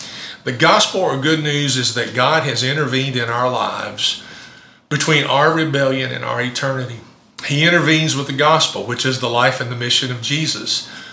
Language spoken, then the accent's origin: English; Campbellsville, Kentucky, United States; I grew up in Campbellsville in Taylor County. And so if you were from Taylor County, then you were one of us, right?